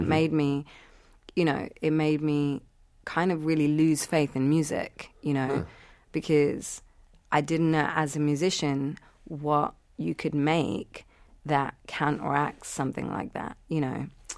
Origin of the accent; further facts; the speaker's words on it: Sri Lanka; I'd heard the story when I was growing up in Sri Lanka, you know, when I was like 5, 6 years old.